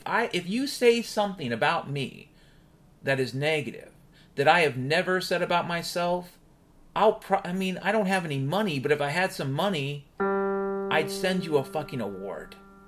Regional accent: Ireland; a fair amount of drinking, you know, I'm Irish

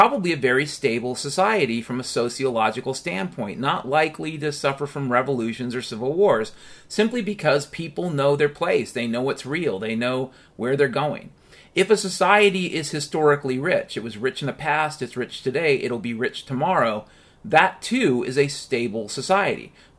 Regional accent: Washington, United States; And by the way, I grew up in Washington State, you fuck.

